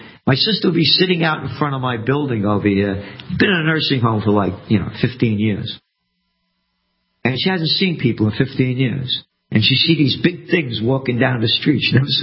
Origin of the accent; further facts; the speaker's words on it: New York, United States; My sister Grace, we grew up in the Bronx, and she broke her arm.